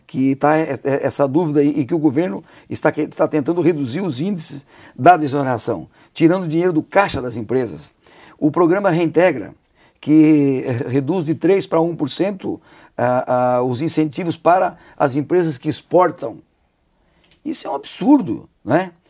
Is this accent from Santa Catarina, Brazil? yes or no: yes; Joinville, Santa Catarina, Brazil; Eu sou de Joinville, sou da região norte de Santa Catarina, felizmente, e nós estamos numa cidade, numa região que mais cresce do Brasil